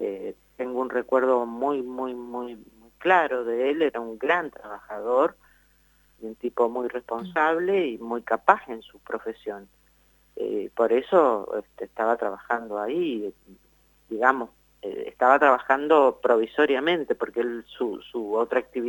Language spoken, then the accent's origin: Spanish; Argentina; como argentinos que somos